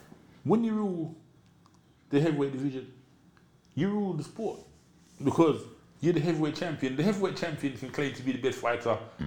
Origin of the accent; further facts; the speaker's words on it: England, United Kingdom; Because I was from England, they just flew me straight to Mississippi